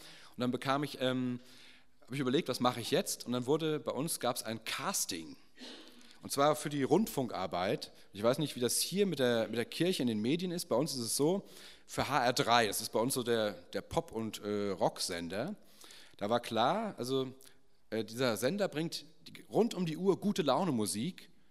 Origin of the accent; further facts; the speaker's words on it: Frankfurt, Hesse, Germany; born there; lebe seit einem Jahr in einem kleinen Ort in der Nähe von Frankfurt, bin eigentlich gebürtiger Frankfurter.